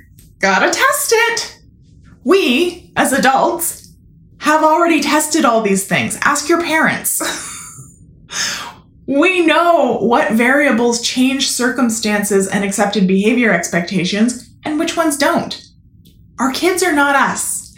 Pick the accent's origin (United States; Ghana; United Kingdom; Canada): Canada; As a Canadian, the passing of Remembrance Day has always signaled the start of the holiday season for me